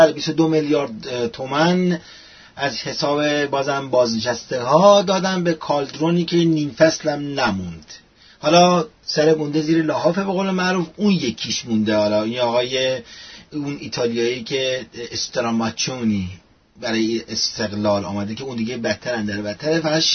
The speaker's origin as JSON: {"language": "Persian", "country": "Iran", "said": "ما ایرانی هستیم، بله"}